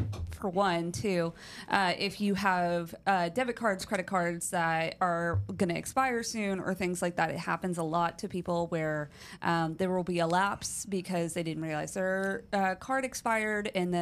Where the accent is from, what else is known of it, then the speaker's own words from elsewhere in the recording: Connecticut, United States; We are from Connecticut, but typically go down about twice a year to visit them and are planning to move down in 2025.